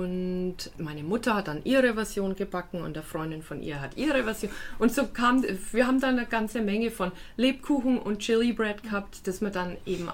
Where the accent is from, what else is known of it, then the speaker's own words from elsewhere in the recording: Nuremberg, Bavaria, Germany; habe ich mir eben selber Gedanken gemacht über Nürnberg als meine Heimatstadt